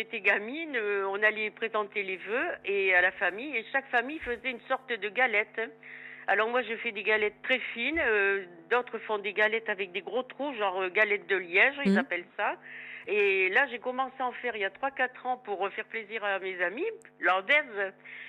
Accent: Quiévrechain, Hauts-de-France, France; now in Landes, France; Quievrechain, je suis originaire de Quievrechain. Et je suis dans les Landes depuis 53 ans.

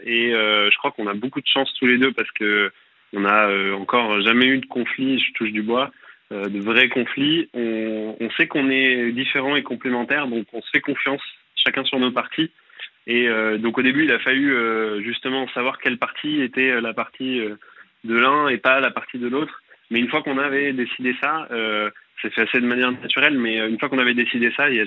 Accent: Bordeaux, Nouvelle-Aquitaine, France; now in Paris, France; J'ai 26 ans et je vous appelle de Paris, je suis bordelais

